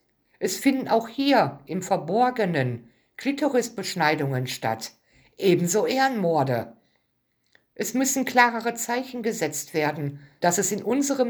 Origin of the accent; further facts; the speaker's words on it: Frankfurt, Hesse, Germany; Ich bin aus Frankfurt und hier häufen sich mittlerweile aber auch Mädchengangs